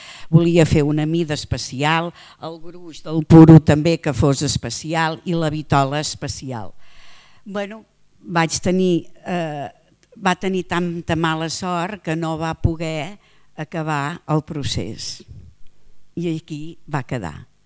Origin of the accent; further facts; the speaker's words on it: Barcelona, Catalonia, Spain; Ah, doncs nosaltres som de Barcelona. Nosaltres sempre diem de Barcelona.